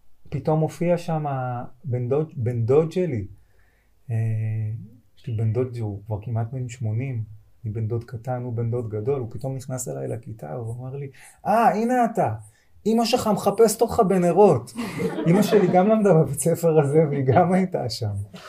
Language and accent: Hebrew; Holon, Tel Aviv District, Israel; בחולון, העיר שגדלתי בה